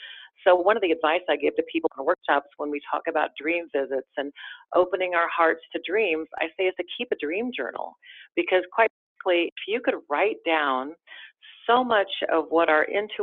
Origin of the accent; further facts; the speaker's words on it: Missouri, United States; I always say I grew up in Missouri, which is the show me state